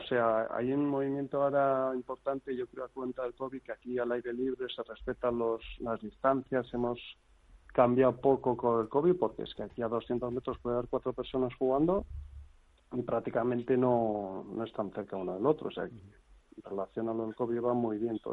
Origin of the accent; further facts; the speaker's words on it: Azkorri, Basque Country, Spain; Sí, yo soy de Azcorri, sí.